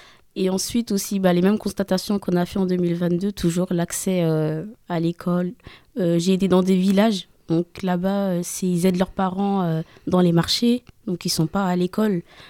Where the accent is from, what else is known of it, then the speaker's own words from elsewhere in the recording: France; nous, on vient avec nos airs d'Européens qui avons grandi en France